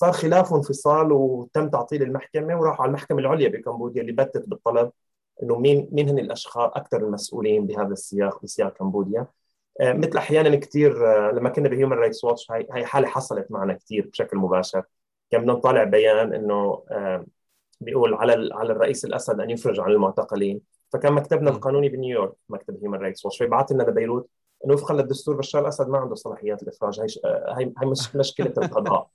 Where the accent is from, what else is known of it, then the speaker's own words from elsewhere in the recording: Syria; احنا كثير كسوريين وحتى كحقوقيين نتمنى ان تكون محاكماتنا داخل سوريا